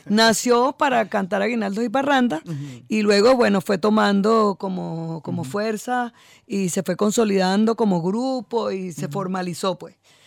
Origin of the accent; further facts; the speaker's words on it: Venezuela; Como venezolanos, entonces lo que escuchamos, lo queremos.